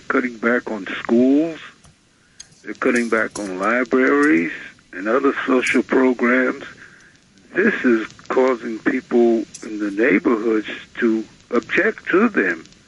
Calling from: Brooklyn, New York, United States; Hey, I'm calling from Brooklyn.

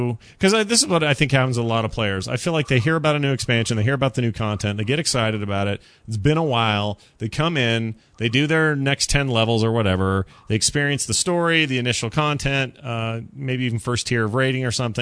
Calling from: Kansas City, Missouri, United States; I'm calling from Kansas City.

